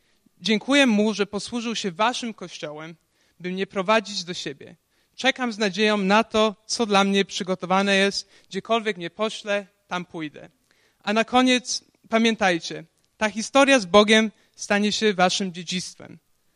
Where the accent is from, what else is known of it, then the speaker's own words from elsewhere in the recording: Toronto, Ontario, Canada; now in Poland; Mam 22 lata i urodziłem się oraz wychowałem w Toronto.